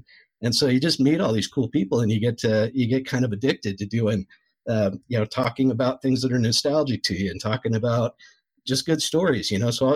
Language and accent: English; Chico, California, United States; I'm from Northern California, up in a little town called Chico.